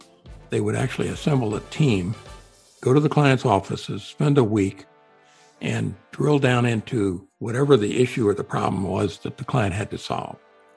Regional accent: Los Angeles, California, United States; I'm from Los Angeles, and if there's an airport in town, I want to do it.

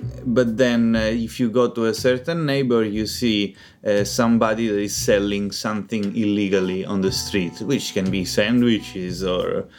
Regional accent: Palermo, Sicily, Italy; I'm from Palermo, which is the biggest city in Sicily. I'm not from the city center, I'm from we call it Borgata Marinara, which is a neighbor that is near the beach

